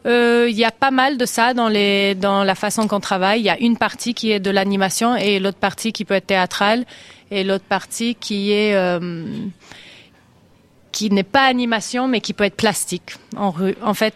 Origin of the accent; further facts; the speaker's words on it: Alaska, United States; Oui, j'ai grandi en Alaska pendant la guerre froide.